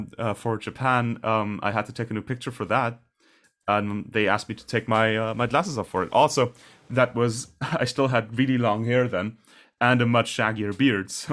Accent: Germany; as a kid growing up in Germany, I always romanticized the idea of moving to America.

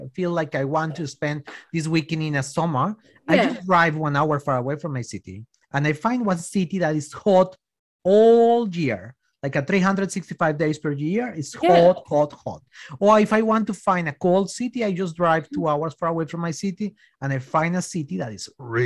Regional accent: Colombia; English is a second language; now in Australia; When I came to Australia, and people start to introduce myself and say, "Yeah … from Colombia."

